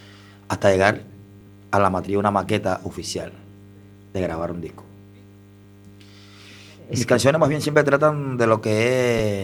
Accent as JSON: {"language": "Spanish", "country": "Cuba", "lives_now": "Spain", "said": "Y decía, saber que esto también se ve en mi país, pero que a veces la cultura es distinta. Y a veces nosotros como cubanos pensamos que en Europa no es así."}